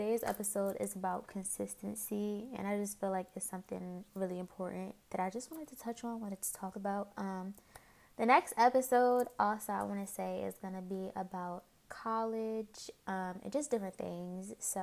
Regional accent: Philadelphia, Pennsylvania, United States; I'm 19. I'm from Philly and I do this podcast called 1-800 Sessions

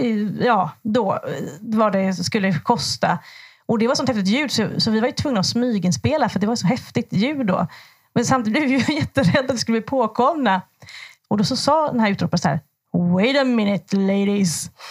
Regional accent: Småland, Sweden; jag är ju från Småland

